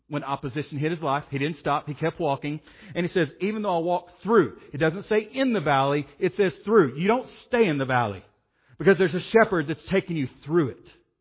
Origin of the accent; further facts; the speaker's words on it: Arkansas, United States; And I was like, I'm not real smart. I am from Arkansas.